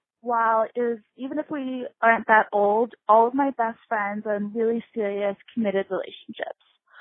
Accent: Colorado, United States; I'm 22 and from Colorado.

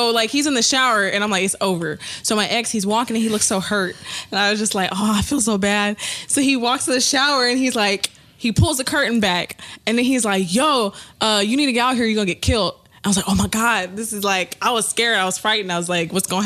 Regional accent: California, United States; The Bay Area.

